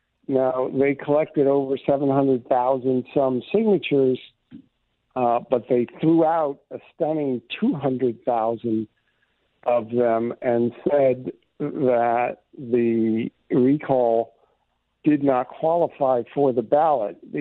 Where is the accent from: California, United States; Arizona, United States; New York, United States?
New York, United States; I'm originally from New York, if you remember.